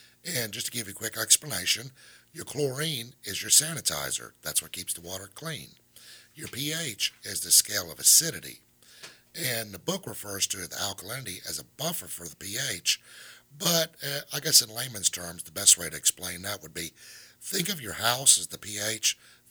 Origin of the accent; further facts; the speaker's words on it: Atlanta, Georgia, United States; Well, I am from Atlanta.